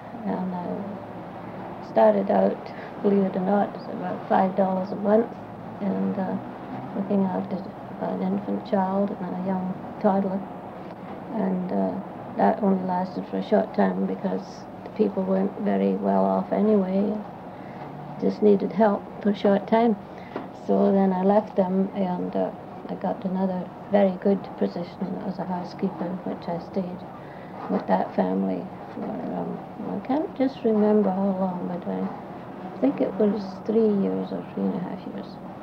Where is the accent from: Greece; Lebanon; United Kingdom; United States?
United Kingdom; Scotland; also born or lived in Nottingham; now in Canada; Well, I was born actually in Nottingham, England, but I was brought up to Scotland when I was just a very, very small infant.